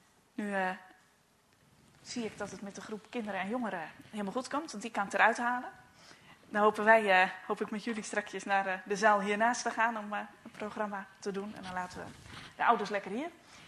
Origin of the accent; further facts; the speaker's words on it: Kerkwerve, Zeeland, Netherlands; Ik kom uit Kerkwerve, lekker in de buurt. Ik woon daar in de pastorie.